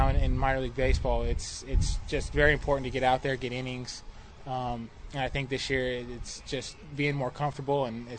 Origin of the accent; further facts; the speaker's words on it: Albuquerque, New Mexico, United States; Well, I'm from Albuquerque originally, so I get up to Denver a lot.